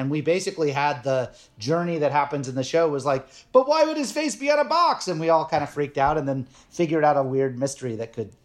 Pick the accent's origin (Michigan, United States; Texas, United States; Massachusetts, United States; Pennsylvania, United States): Massachusetts, United States; Nantucket; And it was like, when I grew up in Nantucket, this actually ties into exactly what we're talking about. I grew up on Nantucket Island.